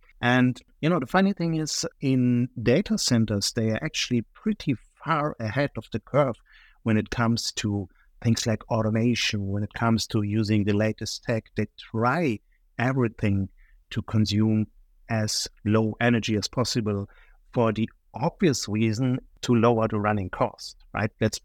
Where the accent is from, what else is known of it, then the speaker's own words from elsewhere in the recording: Germany; accent: German; And as you probably get from my accent, I'm from Germany